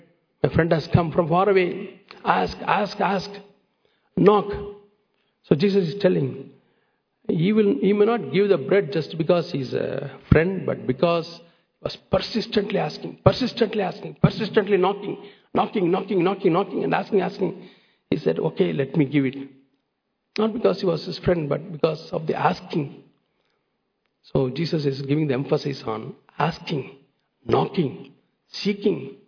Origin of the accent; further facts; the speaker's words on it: Coonoor, Tamil Nadu, India; born there; I was born in Kunur near Ooty